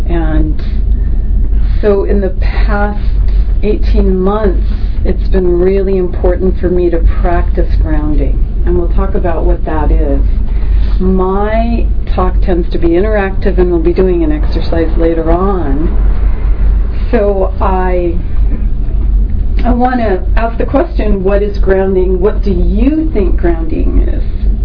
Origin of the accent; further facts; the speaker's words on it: Los Angeles, California, United States; moved away as an adult; because I came from Los Angeles and I was there for 58 and a half years, my entire life. So this is the one big move of my whole life.